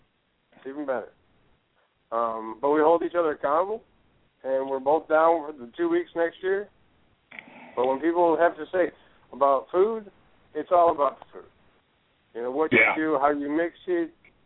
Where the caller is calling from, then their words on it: Nashville, Tennessee, United States; Nashville, Tennessee.